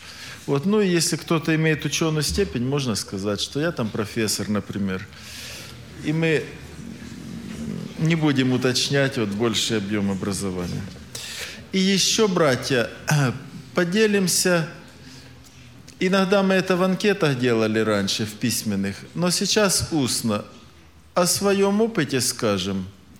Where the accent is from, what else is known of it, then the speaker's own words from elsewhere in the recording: Timashevsk, Krasnodar Krai, Russia; из Тимошевска.